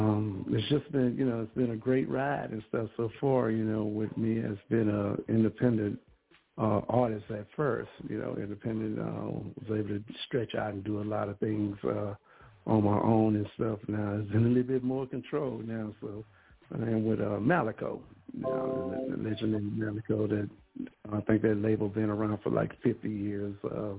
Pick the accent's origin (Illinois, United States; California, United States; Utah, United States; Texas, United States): Texas, United States; Houston; I'm from Houston, Texas. Sunny side, that is.